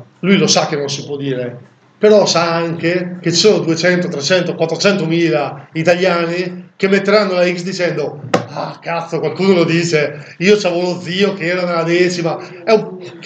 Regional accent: Lombardy, Italy; ma tipo dalle mie parti la resistenza non è esistita, perché io vivo nel Bresciano

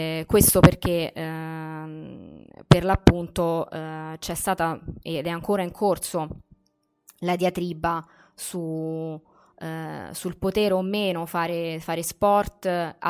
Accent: Rome, Lazio, Italy; parlo per me che sono di Roma

